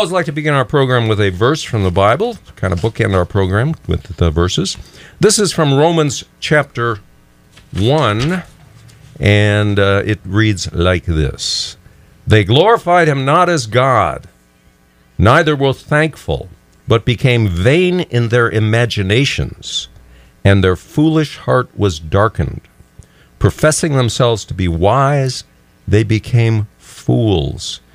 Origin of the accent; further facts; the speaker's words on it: Texas, United States; And I'm a native Texan